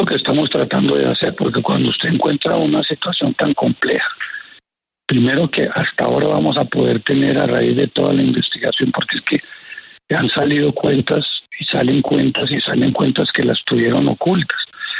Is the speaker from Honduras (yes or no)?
no; Colombia; o sea, los colombianos, porque somos los colombianos, hacemos un grandísimo esfuerzo.